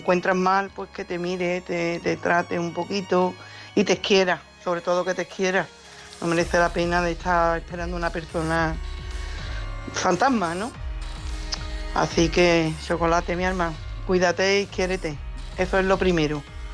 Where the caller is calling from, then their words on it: Coria, Extremadura, Spain; de Coria.